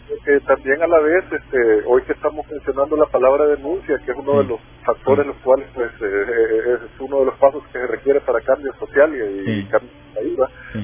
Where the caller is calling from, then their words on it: Soyapango, San Salvador, El Salvador; De aquí, de Soyapango.